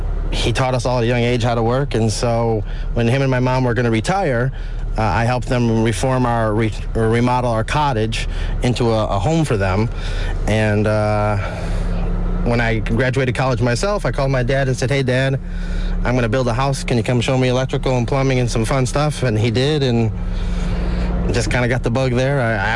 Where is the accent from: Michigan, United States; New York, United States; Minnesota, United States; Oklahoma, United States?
Michigan, United States; moved away; So we were taking care of our parents, and after they passed away, we came for vacation, and we're like, why would you ever want to go back to Michigan? It's awesome here.